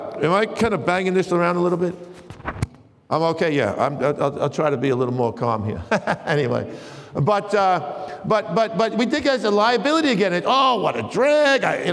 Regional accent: Queens, New York, United States; from Queens. You heard of … ? Well … from Queens

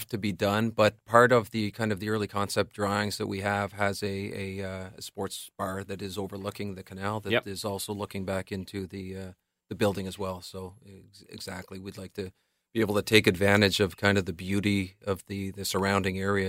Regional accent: Ottawa, Ontario, Canada; I'm born and raised in Ottawa, too, so it brings me back to my early days, 4 or 5 years old

